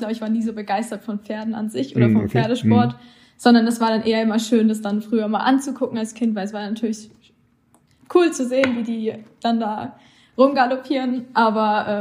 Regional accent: Iffezheim, Baden-Württemberg, Germany; ich komme aus Iffelsheim.

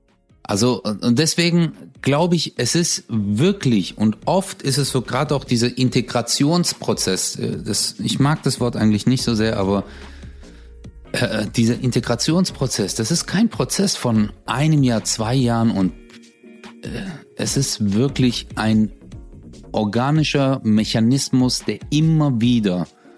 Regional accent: Hausen, Germany; In Hausen, wo ich herkomme, da gibt es auch eine Gaststätte und da kennt jeder jeden.

